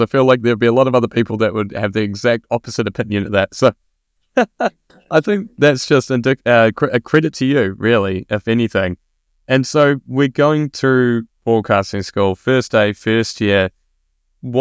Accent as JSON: {"language": "English", "town": "Christchurch", "region": "Canterbury", "country": "New Zealand", "tie": "born or raised there", "said": "Even though I was obviously studying in my hometown, Christchurch being my hometown, so for me it was not a far-flung place."}